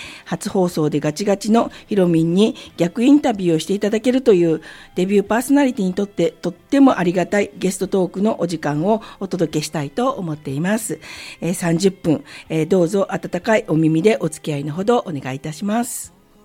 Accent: Osaka, Japan; also born or lived in Tokyo; 出身は、大阪と言ってるんですけれども、はいはい、生まれはね、東京だったんですけど、うんうん、4歳ぐらいの時に、うんうん、両親の仕事の都合で大阪に、はい、転勤してきて、で、はいね、はい、そこから、うん、専門学校を卒業するまでは大阪で過ごしました。

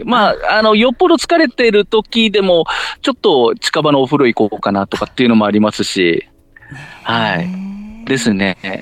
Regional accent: Yurihonjo, Akita, Japan; 私、個人的には私の地元、由利本荘市の雪の某車なんか美味しいですね。

